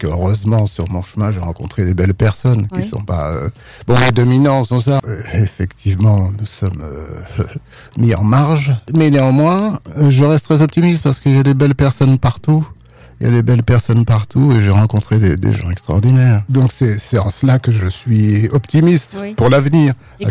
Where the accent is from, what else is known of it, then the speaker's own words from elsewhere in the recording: Paris, Île-de-France, France; born there; Je suis né à Paris, je suis d'origine martiniquaise. Mes quatre grands-parents viennent du même village en Martinique, qui s'appelle le Gros Morne. Ouais. Et ma famille est installée à Paris depuis plus de 100 ans